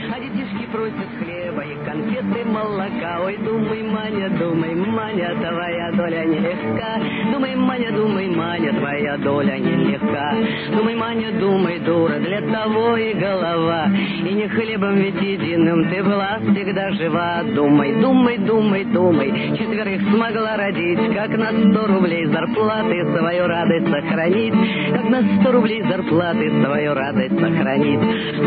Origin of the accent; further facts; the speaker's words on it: Saint Petersburg, Russia; born there; now in Moscow, Russia; Я родилась в Ленинграде в семье актрисы Ленинградского театра комедии … Я окончила институт железнодорожного транспорта ЛИИШ по факультету моста и тоннеля. А потом волею судеб переехала в город Москву, где сейчас и живу